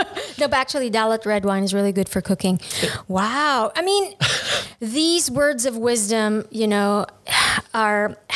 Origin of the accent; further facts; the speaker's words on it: Philippines; I'm Filipino, so I'm always good to have a nice lab of pork done in any way in me for sure.